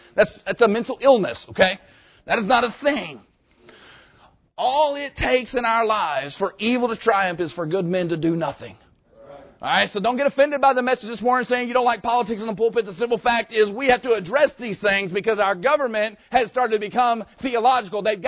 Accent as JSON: {"language": "English", "country": "United States", "tie": "born there", "said": "We should not have to apologize for the fact that we are an American. It's not my fault that I was born here."}